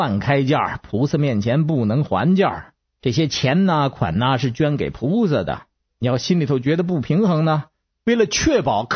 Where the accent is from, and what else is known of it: Beijing, China